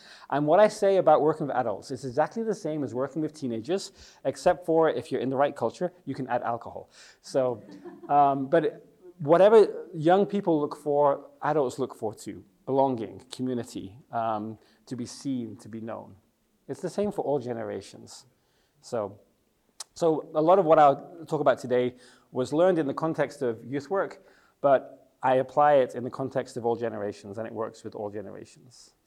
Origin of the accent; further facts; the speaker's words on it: England, United Kingdom; moved away as an adult; now in Czech Republic; from my accent, you might think my English is amazing. It's because I'm English. But I've lived in the Czech Republic for 25 years